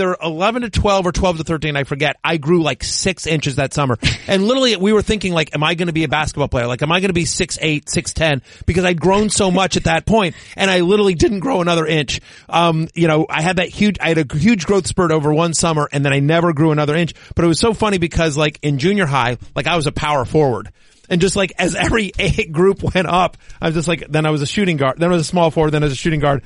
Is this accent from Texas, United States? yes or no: yes; Texas, United States; I grew up in Texas. I'm 6 foot, 200 pounds.